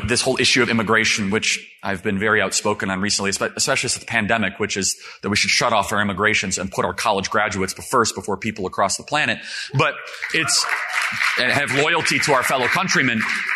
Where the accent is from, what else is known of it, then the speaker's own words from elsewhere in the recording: United States; And when I grew up in America, which was 10 years ago